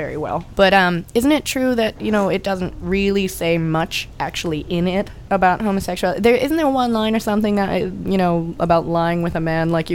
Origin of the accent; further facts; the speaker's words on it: Massachusetts, United States; born there; I'm so glad that I was born in Massachusetts instead of, you know, in Nebraska or something